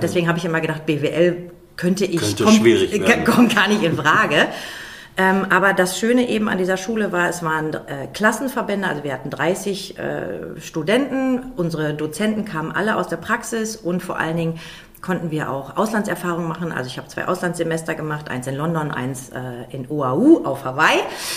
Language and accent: German; Soest, North Rhine-Westphalia, Germany; Ich bin auf dem Bauernhof groß geworden, diese ersten 6 Jahre. Mein Patenonkel hat einen Bauernhof besessen, da haben wir die ersten 6 Jahre gewohnt. Dann sind wir über die Firma gezogen. In Ampen, in Soest.